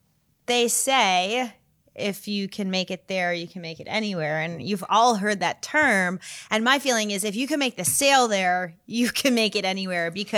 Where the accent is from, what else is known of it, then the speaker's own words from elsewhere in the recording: New Jersey, United States; New Jersey / New York. I don't know what exit.